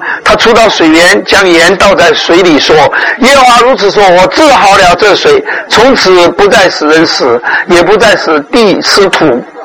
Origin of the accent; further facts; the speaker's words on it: China; 我因为我是从大陆来的，可能你们没有听过